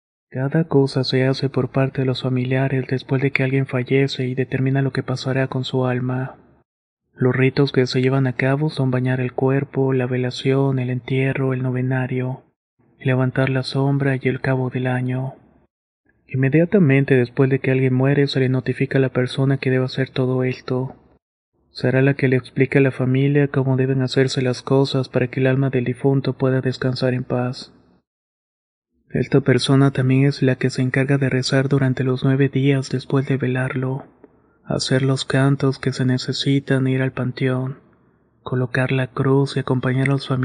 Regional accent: Guerrero, Mexico; soy de un pueblo de la región de la costa de Guerrero. Aquí la mayoría somos afrodescendientes, o sea que somos negros costeños y sentimos mucho orgullo.

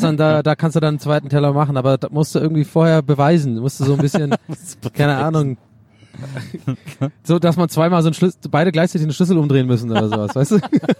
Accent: Burgberg, Germany; Ich komme aus Burgberg

